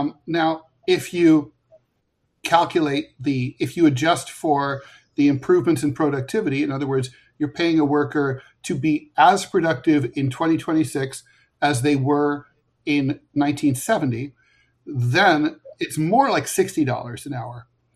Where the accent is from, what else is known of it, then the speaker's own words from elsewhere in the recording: Ohio, United States; And for $18, when I was a kid, growing up in Ohio, you could get 4 bags of groceries.